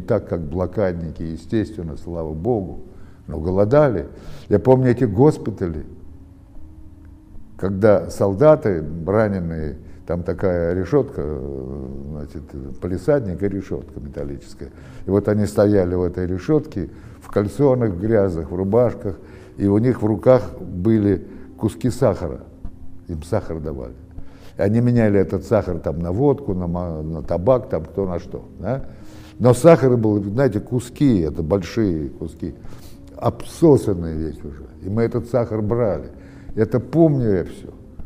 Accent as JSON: {"language": "Russian", "region": "Moscow", "country": "Russia", "said": "Я из Москвы маленьким мальчиком, мне было 5, 5:30, вместе с мамой и с бабушкой был эвакуирован в Тбилиси на родину отца."}